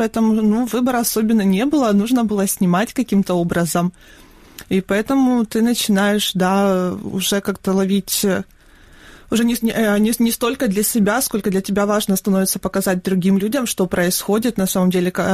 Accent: Donetsk, Donetsk Oblast, Ukraine; Я сама из Донецка, и, собственно говоря, у меня это все на глазах начиналось.

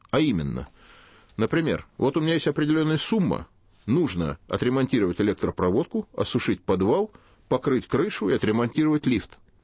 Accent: Moscow, Russia; И прямо скажу вам, как коренной москвич

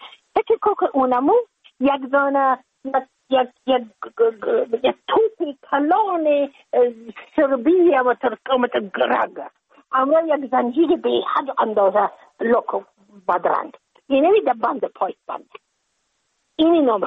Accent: Afghanistan; moved away as an adult; now in United States; از اینکه ما که از افغانستان بقیه آمدم من اون سال بودم 28 ساله

